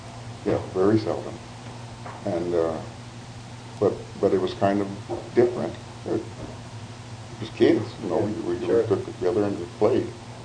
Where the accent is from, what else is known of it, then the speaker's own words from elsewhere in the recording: Arkansas, United States; born there; So I was born in Arkansas, but then in the interim, my grandfather died. And that's left my grandmother and I in Arkansas for 2 years longer than they had anticipated.